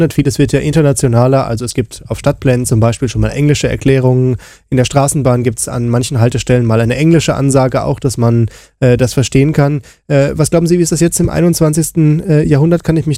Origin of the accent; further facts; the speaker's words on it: North Rhine-Westphalia, Germany; In meiner Heimat, da gibt es natürlich auch einen Dialekt. Ich komme aus dem Ruhrgebiet.